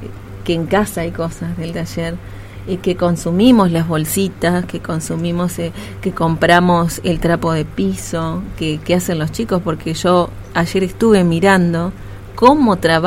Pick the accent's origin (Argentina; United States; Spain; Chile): Argentina; También como argentinos tenemos que cambiar Yo tengo mi familia viviendo en Uruguay